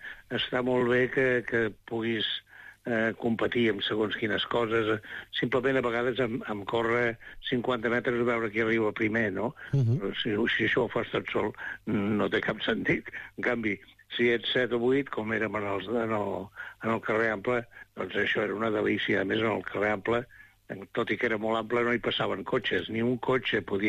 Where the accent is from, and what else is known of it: Figueres, Catalonia, Spain; born there